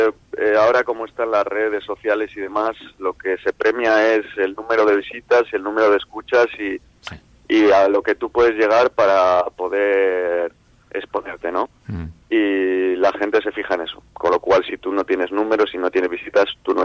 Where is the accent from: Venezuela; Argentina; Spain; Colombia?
Spain; Laredo, Cantabria; de Laredo